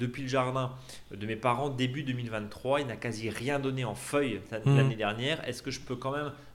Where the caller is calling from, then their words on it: Toulouse, Occitanie, France; Mais je suis près de Toulouse, donc les températures vraiment clémentes.